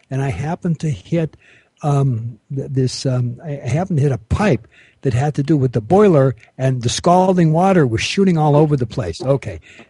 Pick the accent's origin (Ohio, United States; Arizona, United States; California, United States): California, United States; Los Angeles; moved away as an adult; also born or lived in Fairbanks, Alaska; I was brought up in the Los Angeles area, and when I was 41, 42 years old, I went to Fairbanks, Alaska. I was living in the interior for about 20-some-odd years.